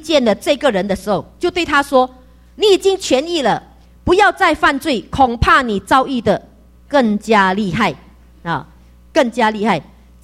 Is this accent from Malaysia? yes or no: yes; Malaysia; also born or lived in Taiwan; 就回到我在马来西亚嘛哈，我就回到我的家乡